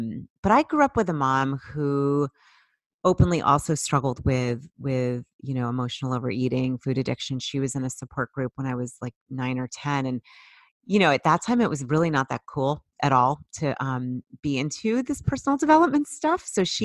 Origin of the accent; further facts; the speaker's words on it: Boston, Massachusetts, United States; I grew up in the Boston area, and my dad, it was like a crisp autumn day, and my dad took me to nursery school.